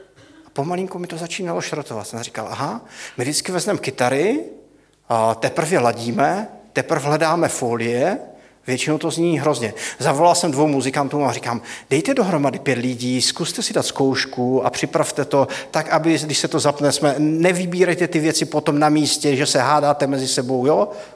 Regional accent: Zlín Region, Czechia; já jsem z Valašska

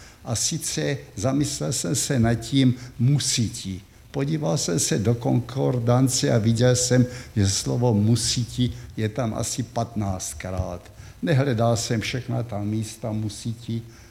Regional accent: Příbram, Central Bohemian Region, Czechia; born there; also born or lived in Zlín / Branka u Opavy; Já, který jsem se narodil v Příbrami, tak jsem se celkem, než jsem šel poprvní do školy, v šesti letech do obecné školy, tak jsme se stěhovali šestkrát celkem.

